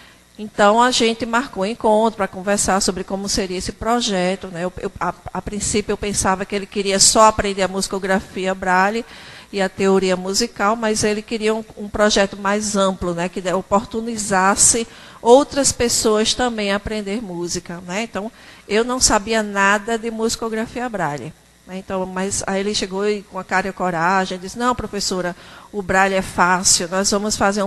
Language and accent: Portuguese; Northeast Region, Brazil; born there; accent: Nordeste; Sou descendente de coreanos, mas um coreano nascido no Brasil, né? E no Nordeste brasileiro. Daí o meu sotaque, né? Bem carregado.